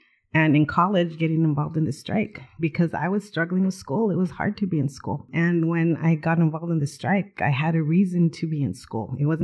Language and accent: English; San Jose, California, United States; That I grew up in San Jose, that my mother was a cannery worker.